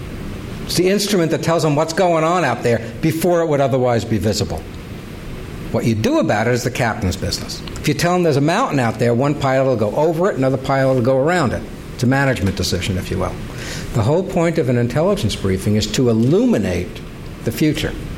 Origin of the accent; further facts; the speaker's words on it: United States; Now, I'm an American, so I've got my own views on what we ought to do in this country and all that.